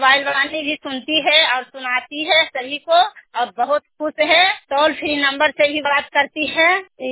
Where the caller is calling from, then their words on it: Singhaul, Bihar, India; मैं पहल CLF sir मेरा नालंदा जिला से बोल रही हूँ, प्रखंड सर मेरा गांव सिंघौल।